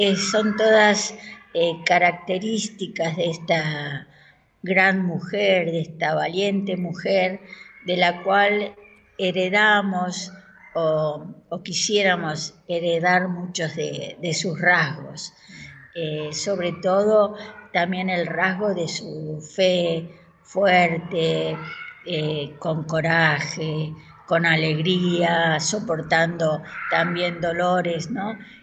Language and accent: Spanish; Bahía Blanca, Buenos Aires Province, Argentina; que soy de Bahía Blanca